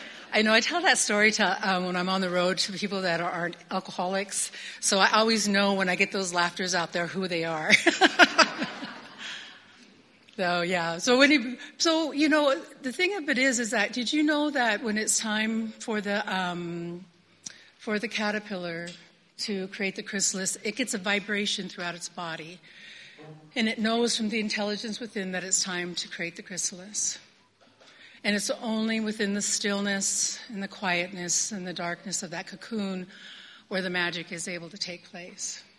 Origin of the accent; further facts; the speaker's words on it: Rocky Boy, Montana, United States; So, yeah, I'm from the Cree Nation. I'm of the Chippewa Cree Tribe of Rocky Boy, Montana. And I come from a family of storytellers, like my father was.